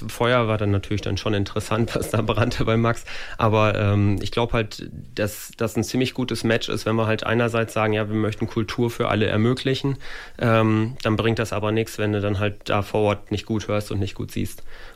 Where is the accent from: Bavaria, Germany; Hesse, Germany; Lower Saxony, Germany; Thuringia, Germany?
Lower Saxony, Germany; Ostercappeln; born there; Nein, ich bin gebürtiger Osterkappelner und okay. Ja, auch überzeugter Osterkappelner.